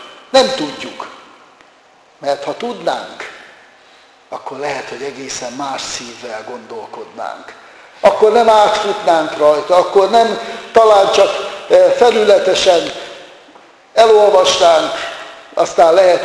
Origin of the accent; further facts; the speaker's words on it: Nyírvada, Szabolcs-Szatmár-Bereg, Hungary; ő az én szülőfalumban Nyírvadán szolgált, és hát gyerekkoromtól kezdve ismertem